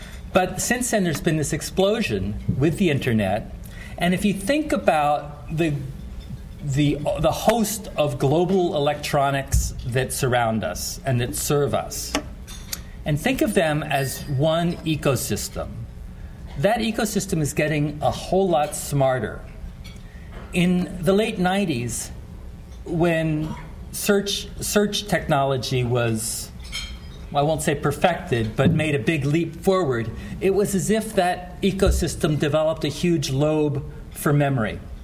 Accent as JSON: {"language": "English", "town": "Philadelphia", "region": "Pennsylvania", "country": "United States", "lives_now": "Pittsburgh, United States", "said": "I'm from Philadelphia, and I raised my family in Pittsburgh, and I have two sons here."}